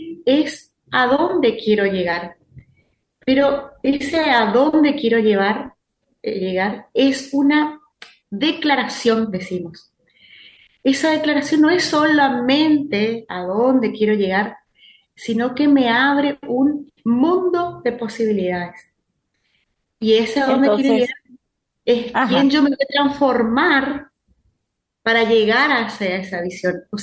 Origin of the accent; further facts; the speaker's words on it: Misiones, Argentina; Me presento … soy oriunda de Misiones, Argentina. Muy orgullosa